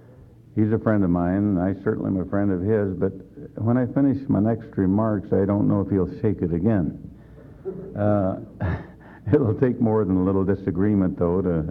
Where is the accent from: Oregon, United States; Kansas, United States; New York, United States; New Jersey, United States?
Oregon, United States; I am from Oregon. I'm an exile in the lower 48